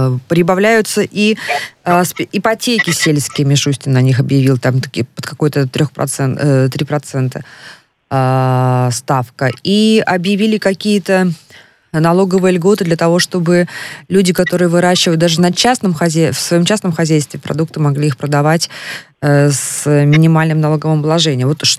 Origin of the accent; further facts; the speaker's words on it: Novosibirsk, Novosibirsk Oblast, Russia; потому что я из Новосибирска